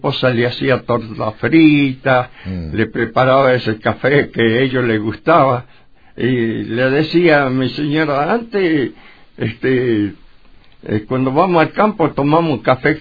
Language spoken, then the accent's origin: Spanish; Argentina; Comprende, yo como argentino lo vi mal y me sentía mal.